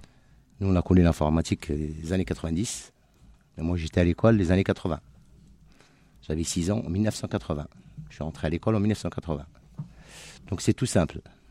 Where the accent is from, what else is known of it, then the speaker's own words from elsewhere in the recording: Morocco; now in France; je viens du Maroc. Je suis né au Maroc, j'ai grandi au Maroc et je suis là depuis 2002.